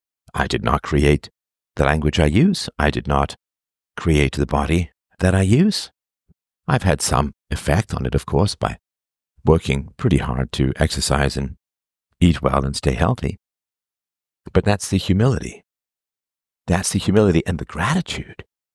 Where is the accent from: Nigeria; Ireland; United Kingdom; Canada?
United Kingdom; England; certainly in the culture that I grew up in England